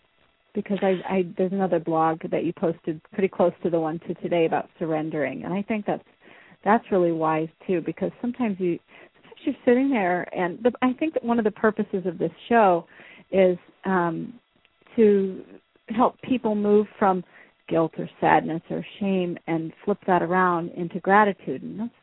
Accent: California, United States; moved away; we moved here originally from California, so it would be kind of like a move back.

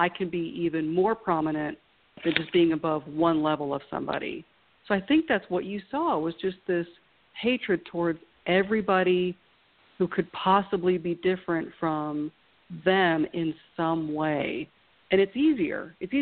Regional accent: Ohio, United States; also born or lived in Northeast; So, but I'm not from the South. I was born and raised in Ohio and spent the majority of my life in the Northeast.

